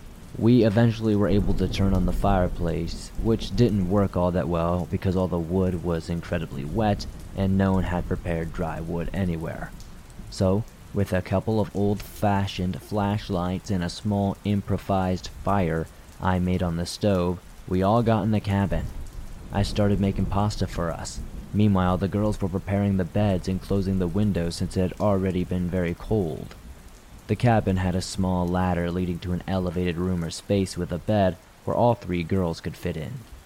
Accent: Spain; moved away as an adult; now in United States; As for my friends and me in this story, we are from Spain, and when this happened at the end of September of 2023, we were pretty new to the United States. I moved here a while back for law school

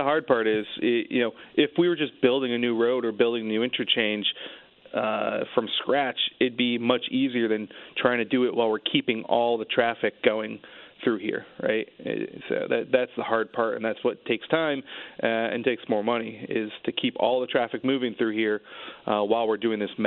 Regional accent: Torrington, Connecticut, United States; But I grew up in Torrington, and my whole family's up there in the northwest corner.

